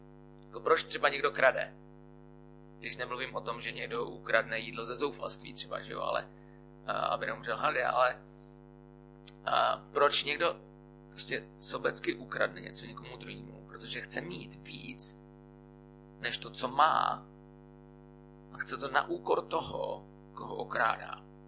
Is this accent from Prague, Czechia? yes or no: yes; Prague, Czechia; A říkám, no já jsem jako z Prahy, já jsem tam, a on, jako jak slyšel, že jsem z Prahy, se teda omlouvám, prostě jsem se v Praze narodil